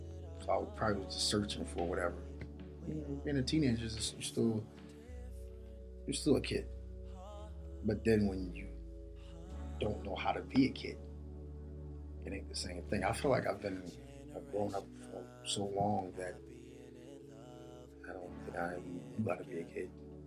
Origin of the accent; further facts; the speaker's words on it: Philadelphia, Pennsylvania, United States; Mostly North Philadelphia. And you the worst parts. There's a couple of nice parts in North Philly, but we didn't live there.